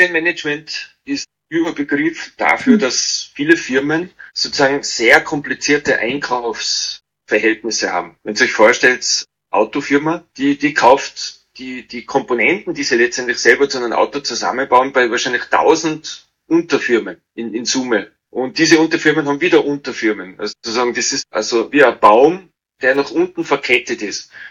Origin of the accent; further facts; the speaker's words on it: Austria; das wäre bei uns in Österreich der effektivste Weg, KI unter die Leute zu bringen